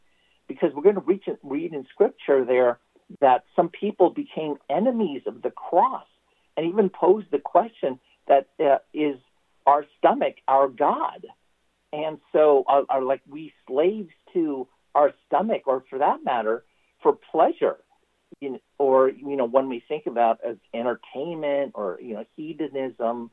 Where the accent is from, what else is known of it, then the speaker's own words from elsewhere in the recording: West Chester, Pennsylvania, United States; I'm broadcasting outside of Philadelphia. My hometown's here in Westchester, Pennsylvania.